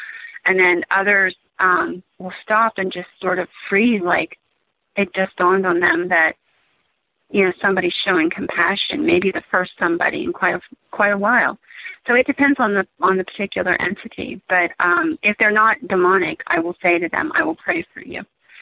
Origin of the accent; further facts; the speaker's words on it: Pennsylvania, United States; I'm from Pennsylvania, and we have the Brockers and the witches and all that stuff that came from the Amish and what have you.